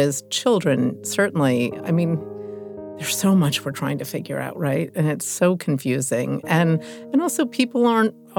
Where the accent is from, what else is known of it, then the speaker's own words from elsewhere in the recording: Massachusetts, United States; also born or lived in New York City; Well, I was born in New York City, but when I was very young, my parents divorced, and we moved from New York, my brother and I, we moved from New York to Massachusetts.